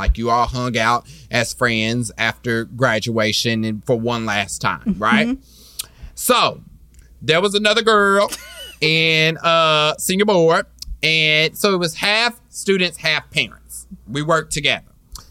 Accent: Kansas City, Missouri, United States; especially with growing up in Kansas City

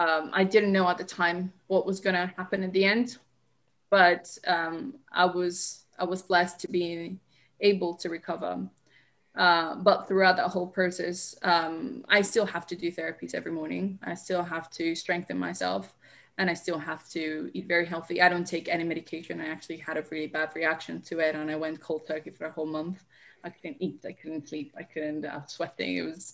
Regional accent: Colombia; I'm originally from Colombia, so my name is a Spanish name.

